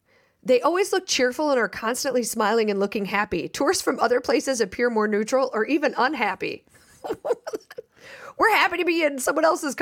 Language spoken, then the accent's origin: English; Chicago, Illinois, United States; because 1,000% of the time I will say Chicago.